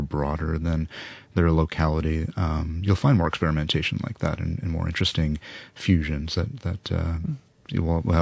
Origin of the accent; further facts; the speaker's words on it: Seattle, Washington, United States; I'm from Seattle